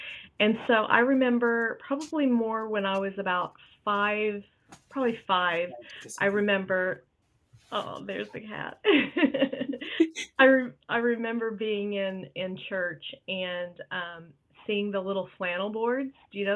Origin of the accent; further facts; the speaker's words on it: Missouri, United States; I am from Southwest Missouri